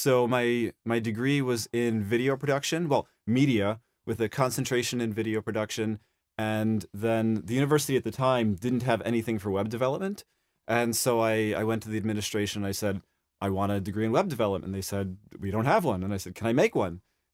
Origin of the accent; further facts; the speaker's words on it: Buffalo, New York, United States; also born or lived in Los Angeles; I was born in L.A., in Culve